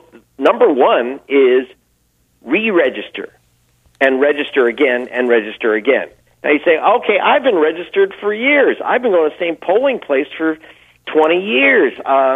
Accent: California, United States; also born or lived in London / New York; I just moved down here. To California, my home state

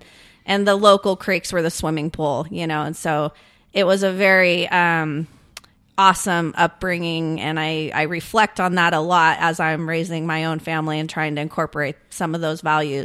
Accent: Happy Camp, California, United States; So I grew up in a very small community, Happy Camp, California, which is located up in the very rural mountains of Siskiyou County.

